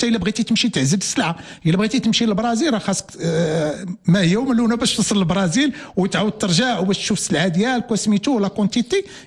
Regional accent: Morocco; لان الاثمنه ديال الغنمي حتى هي راه ارتفعت عندنا في المغرب بزاف

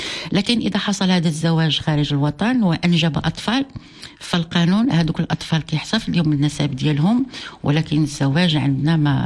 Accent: Morocco; أنا مغربية

